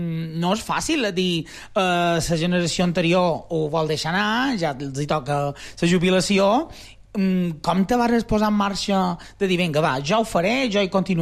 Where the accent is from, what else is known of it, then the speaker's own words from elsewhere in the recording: Consell, Balearic Islands, Spain; Bueno, clar, és que per qui som de Consell tampoc no mos imaginam Consell fora